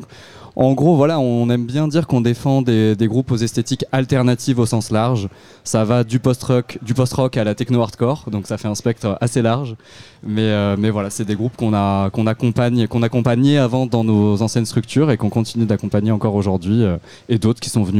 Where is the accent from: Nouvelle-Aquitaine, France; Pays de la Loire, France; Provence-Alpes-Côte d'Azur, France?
Provence-Alpes-Côte d'Azur, France; Avignon; je pense qu'on est aussi des amoureux du soleil, de la nature. On vient d'Avignon. Donc on aime bien ce côté de la chaleur